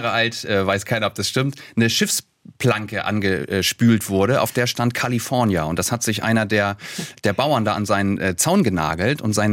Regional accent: Kiel, Schleswig-Holstein, Germany; Ich komme aus Kiel von der Ostseeküste und direkt nebenan liegen Kalifornien und Brasilien.

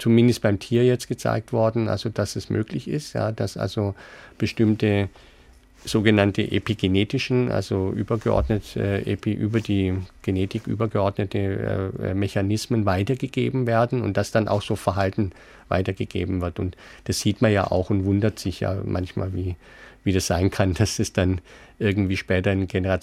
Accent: Ludwigsburg, Baden-Württemberg, Germany; Und ich bin ja dann in Ludwigsburg dann später aufgewachsen, so eine Kleinstadt.

